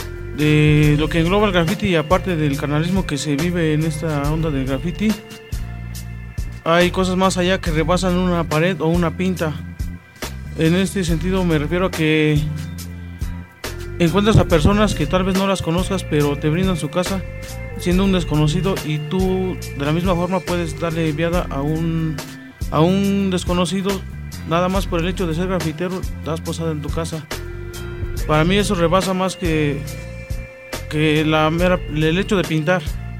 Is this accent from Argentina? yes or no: no; Lerma, State of Mexico, Mexico; Del municipio de Lerma, Estado de México.